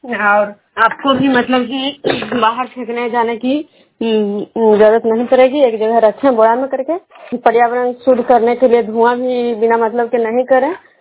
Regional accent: Kajra, Bihar, India; विष्णुपुर ग्राम कजरा पंचायत नालंदा जिला नगर नवसा प्रखंड के निवासी हूँ।

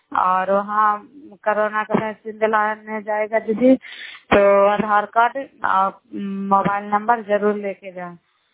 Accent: Karai, Bihar, India; नालंदा जिला कराय ब्लॉक मकराता पंचायत, हम कराय ब्लॉक के निवासी हूँ।

